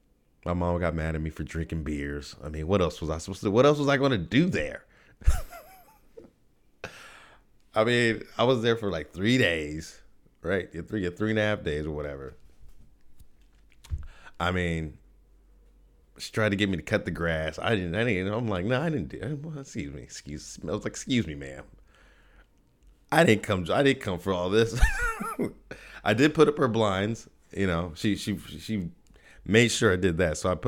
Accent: Idaho, United States; moved away as an adult; now in California, United States; I grew up in Idaho, but no, I went out there, haven't been in a while, man.

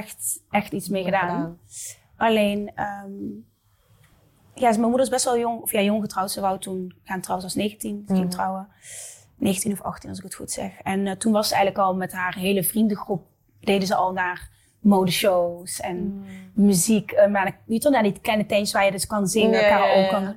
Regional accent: Venlo, Limburg, Netherlands; Ik ben opgegroeid in Venlo. Maar dan kan je wel horen mijn accent, denk ik.

